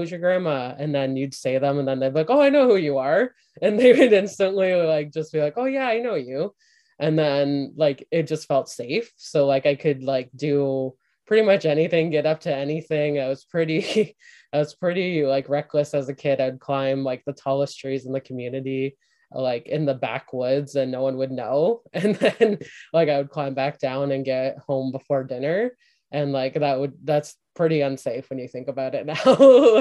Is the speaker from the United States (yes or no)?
no; Ontario, Canada; I grew up in Canada's Chemical Valley, which holds like 40% of Canada's like petrochemical industry